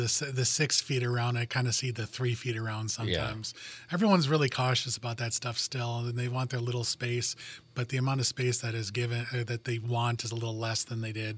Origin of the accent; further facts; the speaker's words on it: Wilmette, Illinois, United States; now in Munster, United States; I live in Munster. I grew up in Wilmette, and now I live in Munster. Spent a lot of time downtown, too.